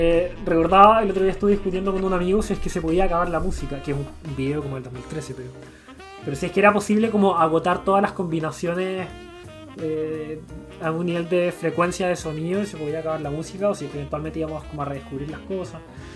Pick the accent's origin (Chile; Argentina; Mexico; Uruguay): Chile; Si no soy chileno, no soy nada. Argentino no, por ejemplo.